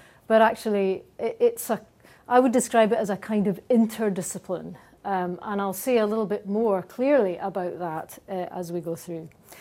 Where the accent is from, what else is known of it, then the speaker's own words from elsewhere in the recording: Glasgow, Scotland, United Kingdom; It really is a massive pleasure to be invited back to my hometown of Glasgow to talk to you this evening.